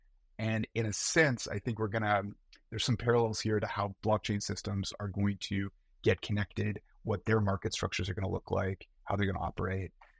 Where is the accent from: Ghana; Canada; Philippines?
Canada; now in New York, United States; I'm Canadian, needed a visa, so I was really gonna have to work at a big bank if I wanted to stay in New York.